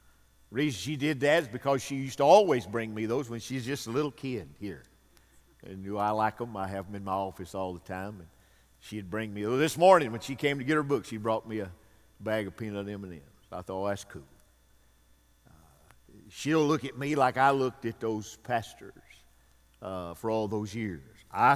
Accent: Pisgah, Alabama, United States; It's my hometown is Pisgah. It's on a high rocky ridge looking over into the Tennessee Valley.

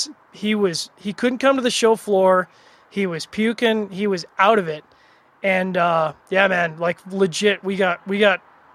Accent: Canada; Yeah, the portions were way too small. And I say that as a Canadian.

